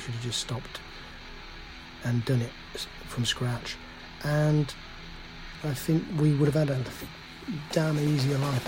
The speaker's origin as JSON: {"language": "English", "town": "Wolverhampton", "region": "West Midlands", "country": "United Kingdom", "tie": "born or raised there", "said": "I was born in Wolverhampton, where Enoch Powell was, and therefore growing up with lots of Powellites around me."}